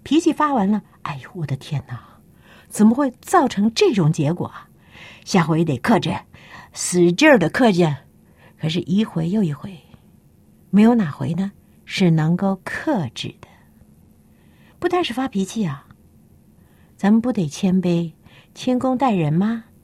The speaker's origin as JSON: {"language": "Chinese", "country": "China", "said": "咱们中国人总觉得在礼教观念当中长大的，咱们打小就知道这个基本的这个礼仪啊"}